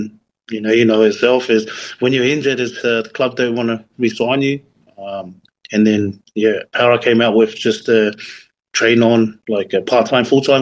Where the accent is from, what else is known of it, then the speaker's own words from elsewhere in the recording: Ma'ufanga, Tongatapu, Tonga; Yeah, so I was born in Mautpanga, and my family's from Hapai. I grew up on my mom's side, so I think my dad's side is from Ewa and Niwa, I think. But yeah. Grew up in Mautpanga.